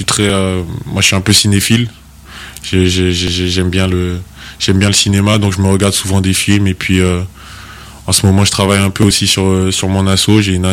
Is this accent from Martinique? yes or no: yes; Martinique; oui non, moi je suis pur martiniquais, hein. Mes parents ils sont là-bas, ils sont nés là-bas, je suis né là-bas, j'ai grandi là-bas.